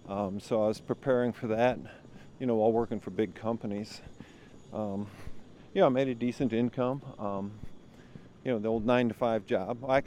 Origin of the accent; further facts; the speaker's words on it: Chicago, Illinois, United States; I grew up in South Chicago, south side of Chicago.